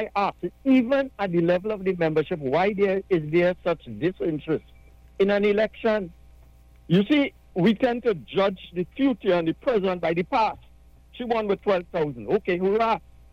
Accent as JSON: {"language": "English", "region": "San Fernando", "country": "Trinidad & Tobago", "said": "I'm from San Fernando East. I could go in the grocery in Royal Cup and see the names."}